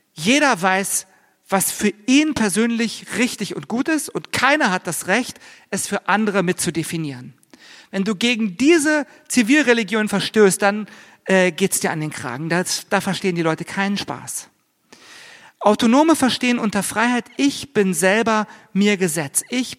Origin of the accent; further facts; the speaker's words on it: Berlin, Germany; born there; Mir passiert das dauernd als geborener Berliner.